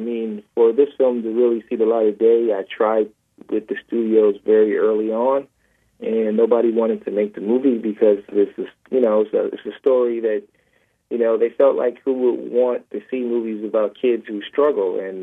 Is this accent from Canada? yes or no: no; Milwaukee, Wisconsin, United States; that was based off my experience growing up in Milwaukee, Wisconsin. My grandmother lived on 10th and Burlite.